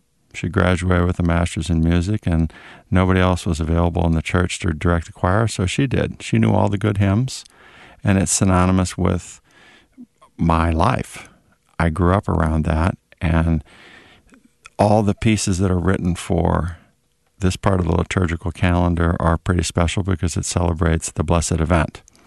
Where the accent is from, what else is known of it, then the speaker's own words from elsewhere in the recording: Florida, United States; also born or lived in Ithaca, New York; I grew up in Florida. I was born in Ithaca, New York